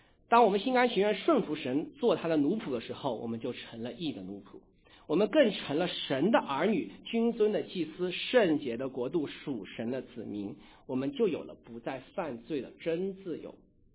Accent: China; 我们中国人都很聪明，我两个都不选，我就选中间的，是不是？

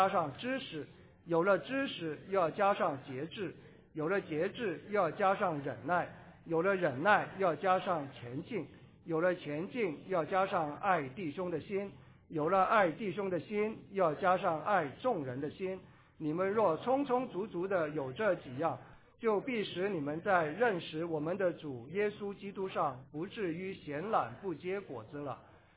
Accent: China; 我们中国人都很客气，对不对？

